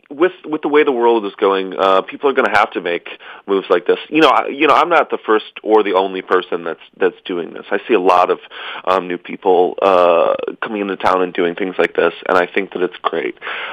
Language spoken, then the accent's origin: English; Adrian, Michigan, United States; I grew up in Adrian, Michigan. You know, a pretty small place in terms of this world.